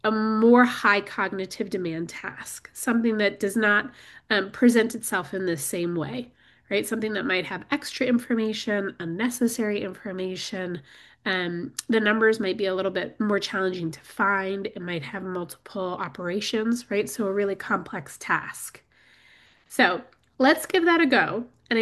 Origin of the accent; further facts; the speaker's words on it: Chicago, Illinois, United States; And one thing you should know about me is my hometown is Chicago.